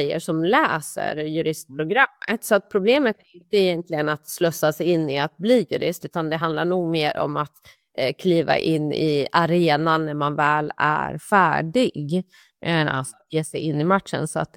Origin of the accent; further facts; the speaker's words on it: Sundsvall, Västernorrland County, Sweden; moved away as an adult; now in Gothenburg, Sweden; jag är uppvuxen i Sundsvall, så att jag har egentligen mitt nätverk i Norrland. Och när jag flyttade ner till Göteborg